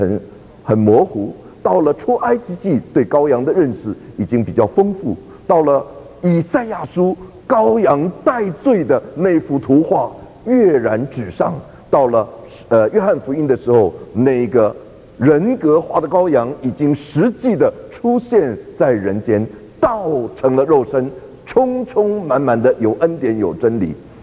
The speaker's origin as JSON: {"language": "Chinese", "country": "China", "said": "我们中国人有四分之一的人口，那么大的土地，那么多的人口，耶稣为什么不生在我们中间"}